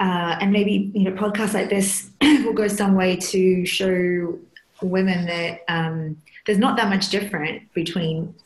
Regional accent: Australia; moved away; Even as an Australian, when I go back, I'm a lot more aware of it because I'm a foreigner now, in a way.

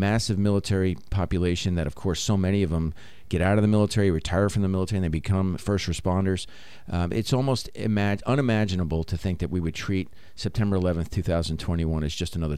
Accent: New York City, New York, United States; Me being born in Manhattan, I was born in Manhattan Hospital. I was raised in the greater New York City metropolitan area. Spent a lot of time in the city.

